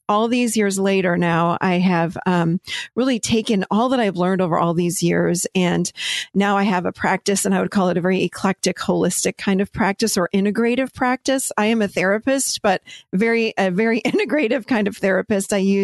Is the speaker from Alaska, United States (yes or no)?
no; Rochester, New York, United States; So I grew up, with alcoholism in the, and I grew up, I'm Italian. So I grew up in Rochester, New York.